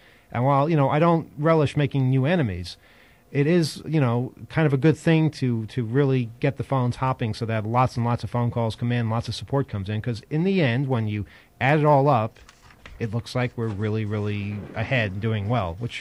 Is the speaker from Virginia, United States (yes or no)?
no; New York, United States; Wait, let me try that, because I'm from Long Island.